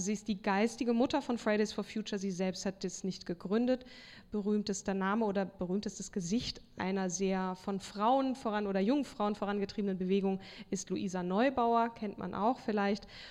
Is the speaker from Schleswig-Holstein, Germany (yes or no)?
no; Hamburg, Germany; Wir kommen ja auch aus Hamburg, das ist ja auch voll okay.